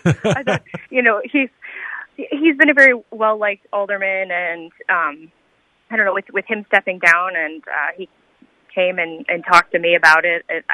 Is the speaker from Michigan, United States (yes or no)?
yes; Michigan, United States; now in Galesburg, United States; I am from Michigan, and my husband's from Iowa. We met in law school in Grand Rapids, Michigan, and then we actually moved to Galesburg for work.